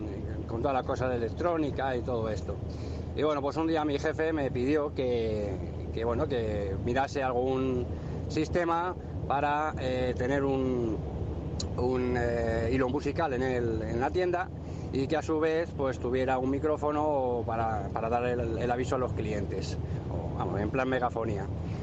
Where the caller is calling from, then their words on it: Madrid, Community of Madrid, Spain; de Madrid y bueno, feliz año a todos, lógicamente